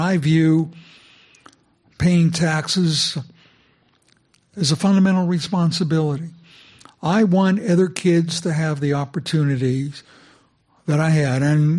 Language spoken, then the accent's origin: English; San Francisco, California, United States; I was born and raised in San Francisco, grew up in a chronically poor family.